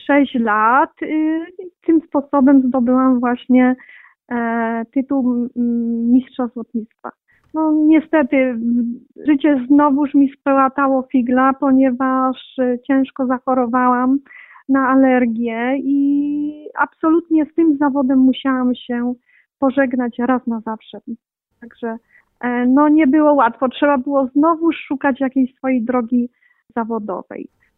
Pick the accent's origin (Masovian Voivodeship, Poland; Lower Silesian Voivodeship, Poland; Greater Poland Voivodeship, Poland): Greater Poland Voivodeship, Poland; Kalisz; born there; now in Chełmce, Poland; moja mama pochodzi z tej miejscowości, a ja sama urodziłam się w Kaliszu, ale no z wyboru teraz jestem mieszkanką Chełmc.